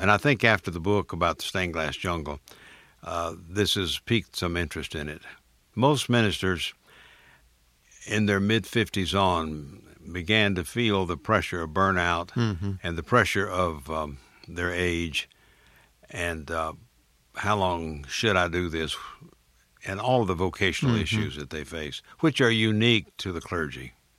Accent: Florida, United States; I grew up in South Florida in the 30s, and every Sunday morning, my mother and I listened to the radio

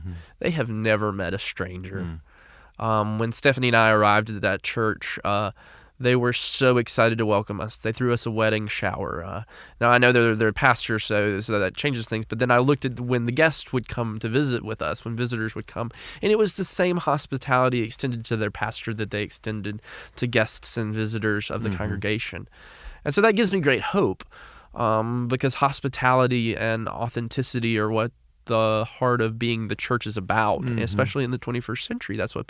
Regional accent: Statesville, North Carolina, United States; Broad Street United Methodist Church in Statesville, North Carolina, my hometown.

